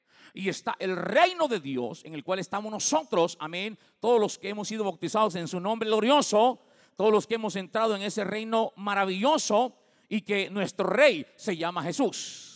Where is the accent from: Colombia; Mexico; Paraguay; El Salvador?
El Salvador; no iban a andar chompipeando, como decimos salvadoreños, ¿verdad?